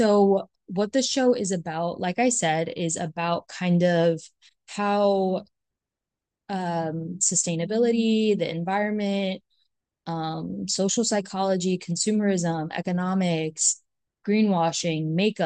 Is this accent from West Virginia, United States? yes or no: no; Chelsea, New York, United States; I feel like I grew up so blessed to be surrounded by different people, especially growing up in Chelsea, which is a super queer neighborhood.